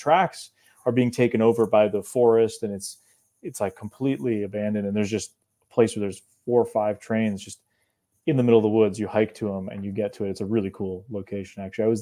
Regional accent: Northern Appalachia, United States; I'm like, you know, I'm from the Appalachians, but the northern part where we don't have that twang, we don't have that accent, so we just say Appalachians.

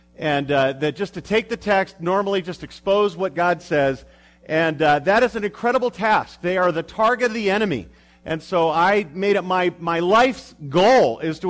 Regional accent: California, United States; Yes, I am from California, the land of fruits and nuts and flakes.

